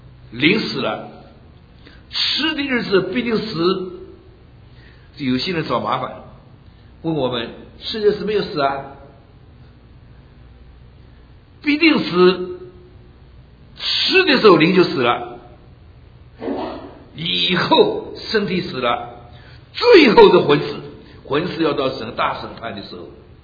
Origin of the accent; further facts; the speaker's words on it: China; now in United States; 我们中国人到了美国来，把人家叫做老外，这莫名其妙。